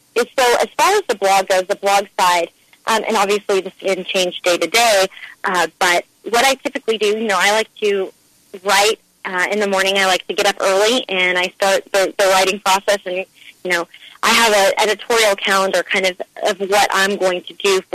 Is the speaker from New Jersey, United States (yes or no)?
no; Dallas, Texas, United States; I am from Dallas, Texas. I was born and raised, grew up here, went to college at SMU, so I've always been here.